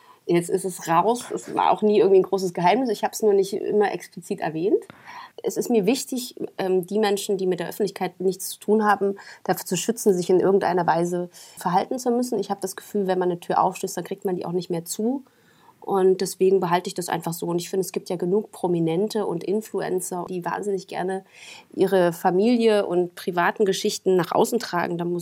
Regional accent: Jena, Thuringia, Germany; weil mich ein Schauspielagent angesprochen hat in meiner Heimatstadt in Jena.

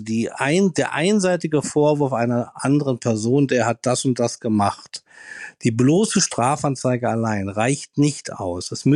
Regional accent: Berlin, Germany; sage ich mal als Berliner

